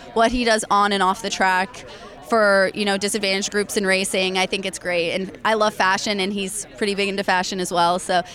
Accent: Colorado, United States; You know, I grew up in Colorado, so I was four-wheeling, snowmobiling, doing outdoorsy, you know, motorized vehicle things

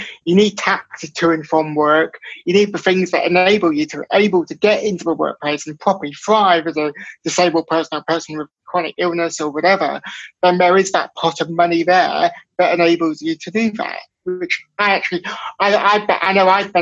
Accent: North West England, United Kingdom; I'm from North England, I'm from across borders from Liverpool.

